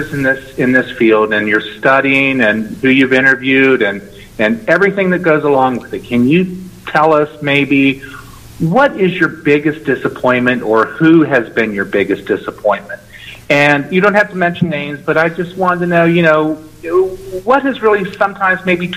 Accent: Pittsburgh, Pennsylvania, United States; I'm from Pittsburgh, Pennsylvania, Stan's old stomping grounds.

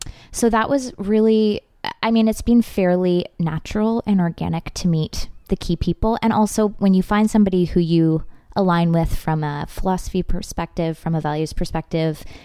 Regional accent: Oakville, Ontario, Canada; Cause I grew up in Oakville and you know, country isn't big in the GTA necessarily.

